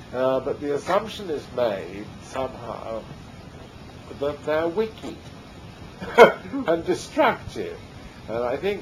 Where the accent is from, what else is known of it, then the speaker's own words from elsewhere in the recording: England, United Kingdom; which I would describe as an Englishman as being liberal